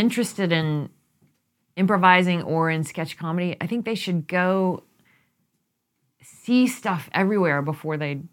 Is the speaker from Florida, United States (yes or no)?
no; Texas City, Texas, United States; I grew up in Texas.